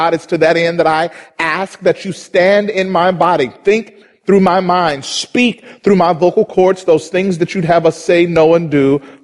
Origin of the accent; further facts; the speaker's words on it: Mississippi, United States; I grew up in Mississippi. Both my grandfathers were pastors. My mother played the piano at my church.